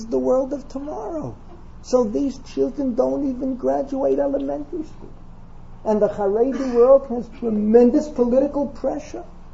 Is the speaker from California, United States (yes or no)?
no; New York City, New York, United States; I grew up with … in the Bronx